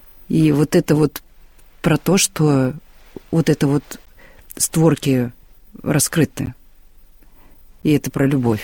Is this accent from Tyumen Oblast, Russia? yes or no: no; Saint Petersburg, Russia; Я из Санкт-Петербурга.